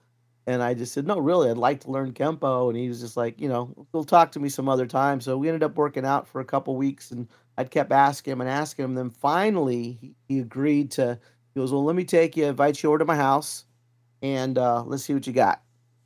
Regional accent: Albuquerque, New Mexico, United States; that was a good thing from where I came from, because I came from Albuquerque, a lot of neighborhoods, a lot of, not gangs, but a lot of serious neighborhood clashes that we always had

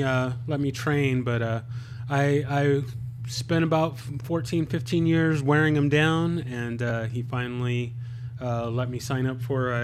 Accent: San Diego, California, United States; I'm from San Diego, California, and, trained at a school that was, under the Tracy lineage.

